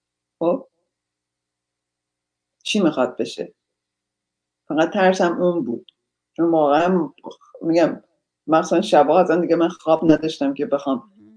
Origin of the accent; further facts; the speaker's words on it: Iran; moved away as an adult; also born or lived in Sweden; خلاصه گذشت تا سن 24 سالگی که من از ایران اومدم بیرون، اولین مهاجرتم به سوئد بود چون خواهر بزرگم سوئد زندگی میکرد.